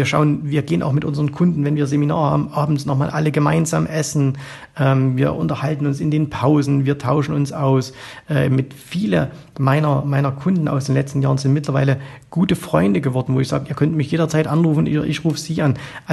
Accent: East Germany, Germany; weil ich bin im Osten aufgewachsen, ich war genau zur Wiedervereinigung 18 Jahre alt und da hat sich die Freiheit für mich aufgetan.

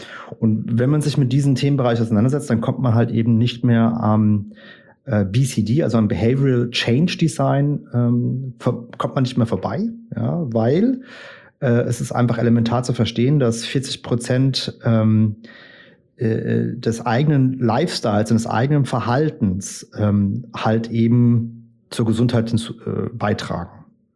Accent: Germany; now in Portugal; 44 Jahre. Ich bin Deutscher, lebe in Portugal.

